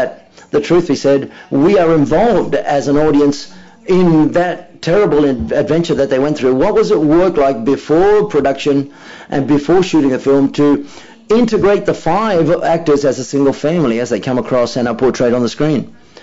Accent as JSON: {"language": "English", "country": "Mexico", "said": "Hi, good afternoon. I come from Mexico, and I agree with Maria."}